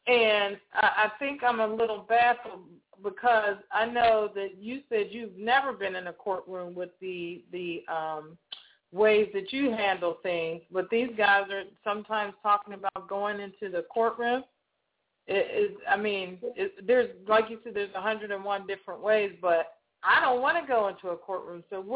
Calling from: Pittsburgh, Pennsylvania, United States; I'm calling from Pittsburgh.

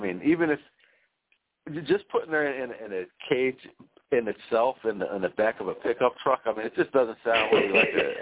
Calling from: New Jersey, United States; I'm calling from South Jersey.

